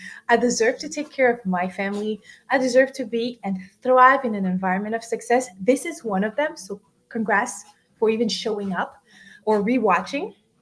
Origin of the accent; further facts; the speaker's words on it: Senegal; first language French; English is a second language; The H is silent because my first language is French. I was born and raised in Senegal, which is a small West African country, and we were colonized by the French.